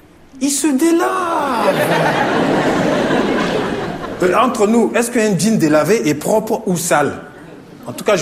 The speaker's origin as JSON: {"language": "French", "country": "Niger", "lives_now": "France"}